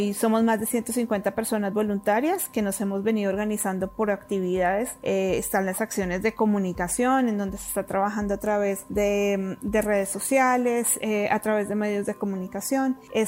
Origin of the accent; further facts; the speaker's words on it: Colombia; now in Mexico; Soy de origen colombiano, pero ya llevo 10 años viviendo en México.